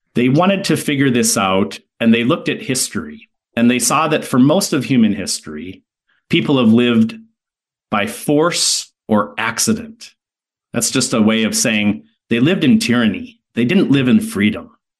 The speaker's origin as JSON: {"language": "English", "region": "Midwest", "country": "United States", "tie": "born or raised there", "said": "I grew up in the Midwest."}